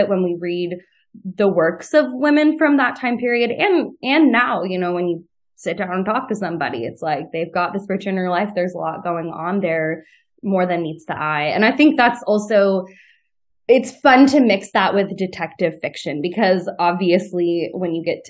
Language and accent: English; Kentucky, United States; You know, I grew up in Kentucky, and I think there are weirdly a lot of similarities between a small town in Kentucky and the Regency era.